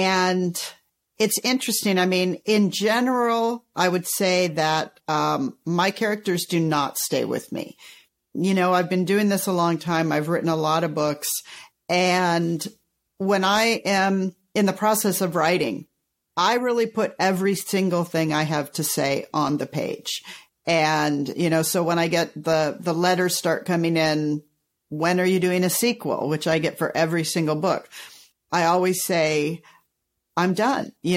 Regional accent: California, United States; So I grew up in California in the 60s. And at the time, the air was so bad in California that we would have air drills.

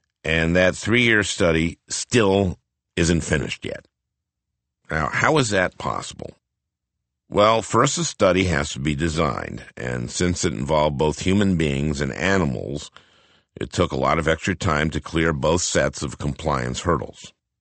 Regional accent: Minnesota, United States; growing up in Minnesota, I really did learn the value of hard work.

